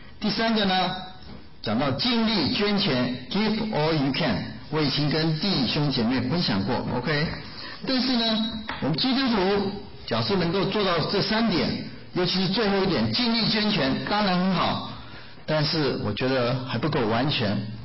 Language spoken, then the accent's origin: Chinese; Taiwan; accent: Taiwanese; 像我是台湾来的哦，所以有点台湾音